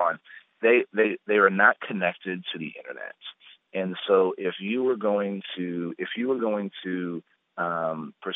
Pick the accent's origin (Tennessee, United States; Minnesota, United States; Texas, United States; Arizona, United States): Texas, United States; San Antonio; I'm from San Antonio. We have CPS Energy there.